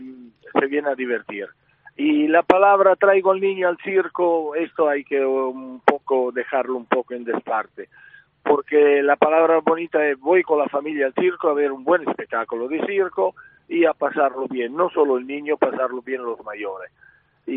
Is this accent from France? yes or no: no; Italy; accent: Italian; yo soy español, solo que tengo el acento italiano porque me criaba en Italia.